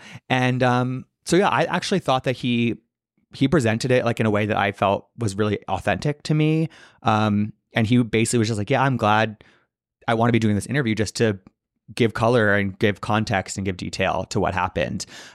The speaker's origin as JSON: {"language": "English", "town": "Manhattan", "region": "New York", "country": "United States", "tie": "born or raised there", "said": "he acknowledged like, we both grew up well off in the city. Like, we grew up in Manhattan, but like, we're not trust fund babies."}